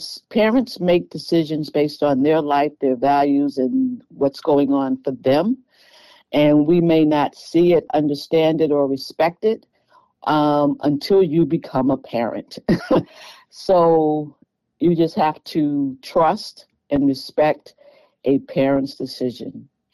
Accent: Boston, Massachusetts, United States; I lived in Dorchester when I grew up in Boston, and Boston was always known for being racist.

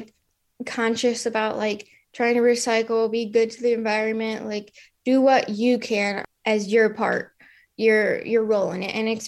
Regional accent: Pontiac, Illinois, United States; I'm from Pontiac, Illinois, and I went to Pontiac Township High School

